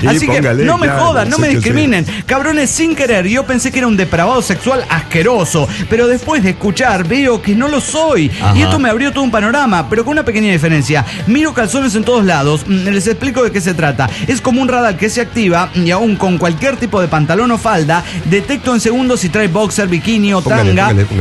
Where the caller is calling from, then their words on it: Comitán, Chiapas, Mexico; de Comitán, Chiapas, México.